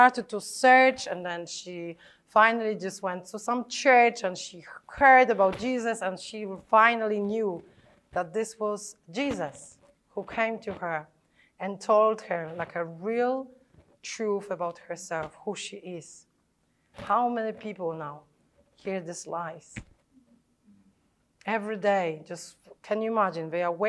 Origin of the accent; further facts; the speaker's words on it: Poland; because I'm from Poland and you were just like, clever.